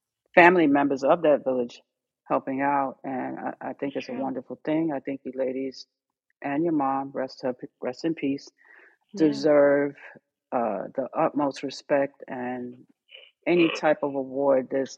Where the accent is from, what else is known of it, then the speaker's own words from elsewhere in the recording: Brooklyn, New York, United States; I noticed that because I'm originally from Brooklyn